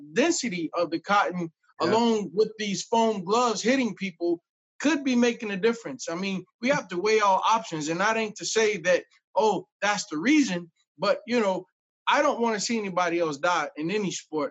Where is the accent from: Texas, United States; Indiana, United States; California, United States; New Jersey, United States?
Indiana, United States; Indianapolis; this particular year was in my hometown of Indianapolis, Indiana, and I had just graduated high school